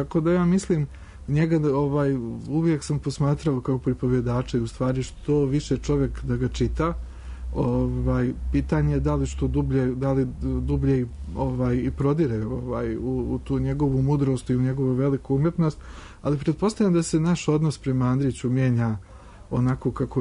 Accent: Sarajevo, Federation of Bosnia and Herzegovina, Bosnia & Herzegovina; born there; zato što sam rođen u Sarajevu i zato što i ja vučem porijeklo i sa jedne i sa druge i sa treće i četvrte strane.

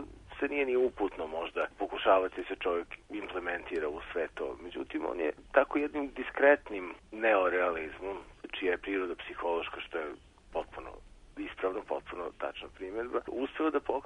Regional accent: Kikinda, Vojvodina, Serbia; Ja sam rođen i odrastao sam u Kikindi

